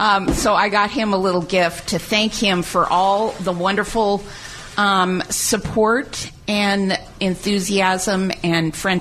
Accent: California, United States; I'm a native Californian. I was born in the Bay Area.

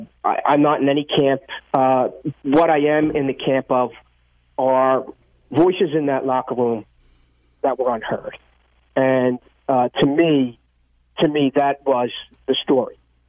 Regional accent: Philadelphia, Pennsylvania, United States; from South Philly. South Philly roots.

